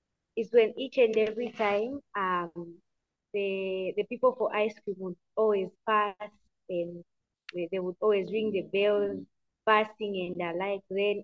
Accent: Lusaka, Lusaka Province, Zambia; also born or lived in Mansa / Ndola; I grew up in a little bit of Mansa, a little bit of Ndola, and more of Lusaka.

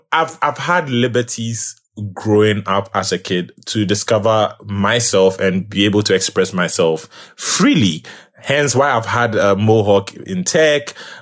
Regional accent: Ghana; accent: Ghanaian; But at least through my, you know, my accent and, you know, certain things, the way I'll contribute to certain conversations, yes, you can tell this person is probably Ghanaian, but visibly, no.

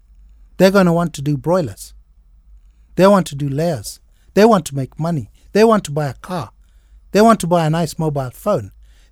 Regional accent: Kenya; now in Nairobi, Kenya; I'm a very much Kenyan, John. I think we're same age and I'm quite a Kenyan.

